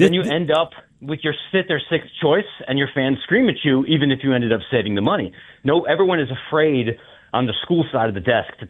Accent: Ohio, United States; And I'm not picking on Louisiana, right? I'm from Ohio.

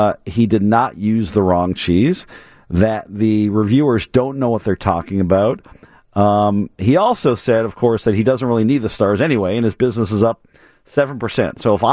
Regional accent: Canada; accent: French; Oui, I'm a Canadian, so I've got some background there.

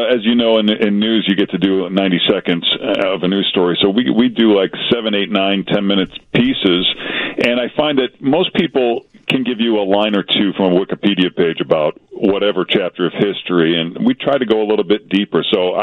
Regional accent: Boston, Massachusetts, United States; it was fun to go to Boston, my hometown, and do the Salem witches and to do the Revolution and to do 19th century spiritualism and all these things I kind of grew up

